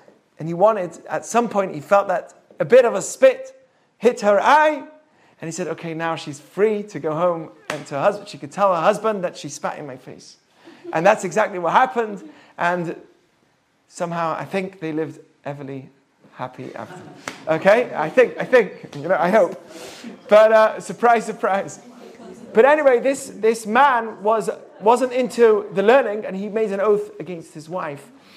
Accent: Manchester, North West England, United Kingdom; There is a story in Manchester where I'm from England. What gave it away? I'm from England.

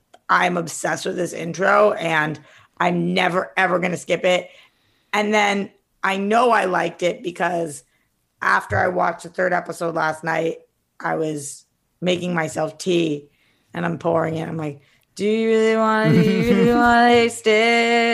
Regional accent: Boston, Massachusetts, United States; And also because most of my family, even though I'm from Boston, most of my family is from Jersey.

